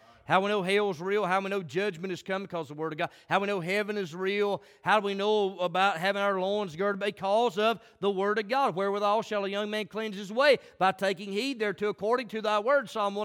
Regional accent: the South, United States; born there; I'm glad I was born in the South.

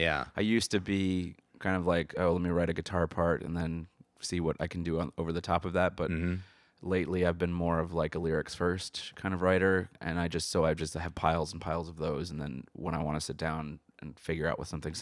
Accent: Brooklyn, New York, United States; I grew up here in Brooklyn in Williamsburg.

